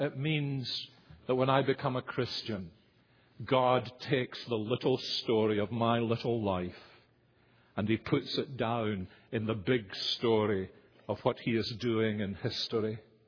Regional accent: Scotland, United Kingdom; most of the people I grew up with in Scotland in the 1950s were already in the postmodern age.

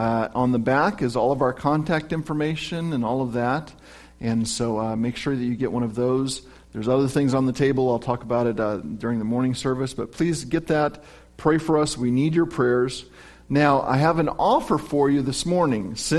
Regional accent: Decatur, Illinois, United States; also born or lived in Danville; I've told them about all of our winters here in Illinois, because I was born in Danville, grew up in Decatur

